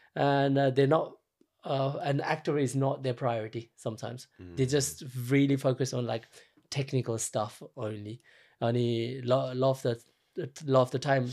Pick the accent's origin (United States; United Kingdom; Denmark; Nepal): Nepal; especially probably because I'm from Nepal and you have like so many things in common, like culture, languages, and everything.